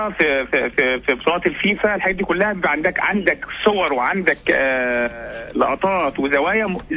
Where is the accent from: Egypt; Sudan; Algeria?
Egypt; مش مش مش عربيه زي عندنا في مصر او سياره زي عندنا في مصر